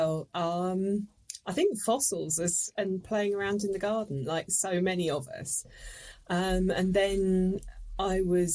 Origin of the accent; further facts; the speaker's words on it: South East England, United Kingdom; I grew up in Sussex. I grew up in Sussex